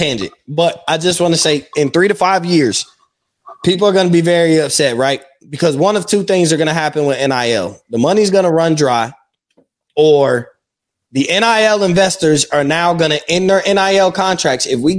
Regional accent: Florida, United States; Growing up in Florida, I'm telling you, they rode irrelevance, and I watched it.

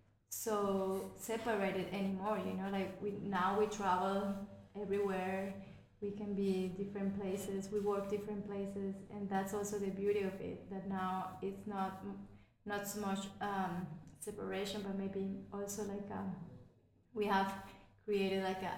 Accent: Colombia; of course, and I'm from Colombia and I do it

